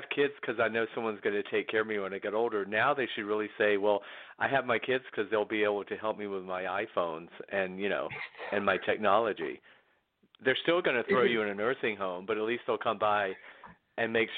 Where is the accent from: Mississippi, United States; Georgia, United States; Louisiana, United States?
Georgia, United States; Athens; I'm a Southern. I grew up in Athens, Georgia. I grew up 60 miles north of Atlanta.